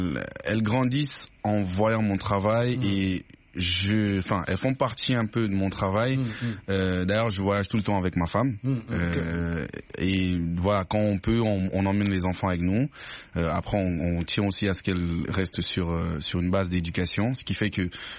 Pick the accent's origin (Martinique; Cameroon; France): Cameroon; à la base, moi je suis rugbyman professionnel, je suis Camerounais.